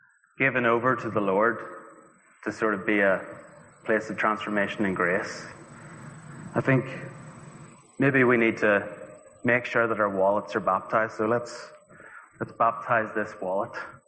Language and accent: English; Northern Ireland, United Kingdom; I can be a very tight-fisted person, probably because I'm from Northern Ireland.